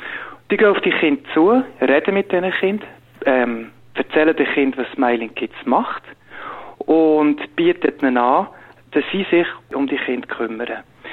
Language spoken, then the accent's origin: German; Switzerland; Und es ist sicher weniger organisiert als bei uns in der Schweiz.